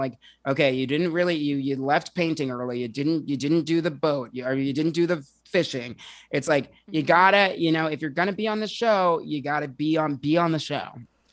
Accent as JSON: {"language": "English", "region": "New Jersey", "country": "United States", "tie": "born or raised there", "lives_now": "Brooklyn, United States", "said": "I'm from Jersey, born and raised. So I actually do even like Real Houses in New Jersey still. And so I used to live in Manhattan, then I was in Jersey for most of quarantine, and now I am back in Brooklyn."}